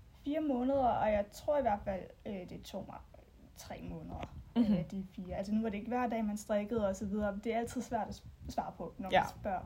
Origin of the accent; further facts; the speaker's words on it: Ribe, Region of Southern Denmark, Denmark; now in Copenhagen, Denmark; og jeg er 24 år gammel. Jeg kommer fra Ribe og bor nu i København og studerer.